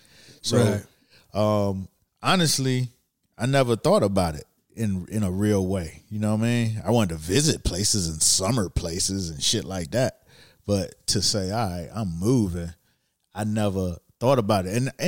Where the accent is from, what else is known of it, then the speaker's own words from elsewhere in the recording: Miami, Florida, United States; Where you from? I'm from Miami.